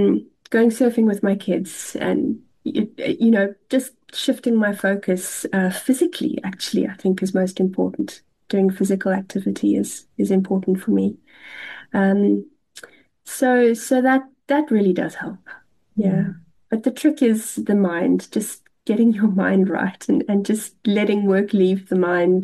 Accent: Cape Town, Western Cape, South Africa; growing up in Cape Town. The ocean and the mountains are really an integral part of my life. And I've always felt a little bit lost when I'm not close to the ocean or the mountains.

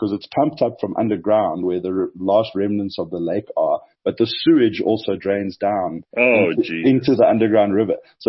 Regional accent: South Africa; I didn't want him to carry my bag because I'm South African.

